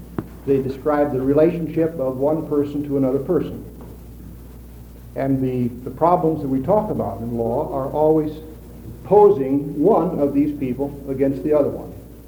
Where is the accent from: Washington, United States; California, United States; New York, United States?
Washington, United States; Seattle; I'm from Seattle, Washington.